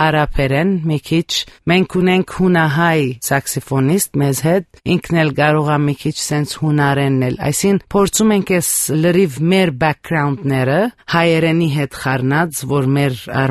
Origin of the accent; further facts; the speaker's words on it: Sydney, New South Wales, Australia; Ես ինքս մանկությունս անցկացրել եմ բտանեկությունս Օստրալիայում, Սիդնի